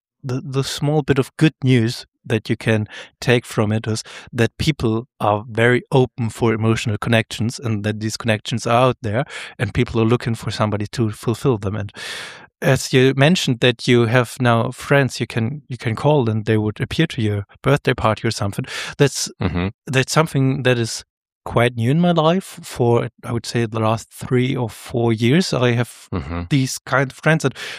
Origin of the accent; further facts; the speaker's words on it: Germany; accent: German; English is a second language; I try to avoid my German accent, but for sure I can do some translation for you or some recordings.